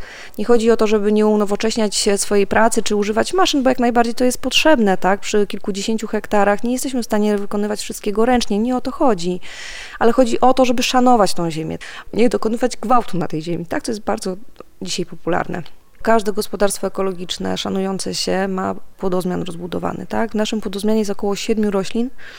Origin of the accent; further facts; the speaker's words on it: Warsaw, Masovian Voivodeship, Poland; Jestem z Warszawy. Wychowałam się w dużym mieście od samego początku.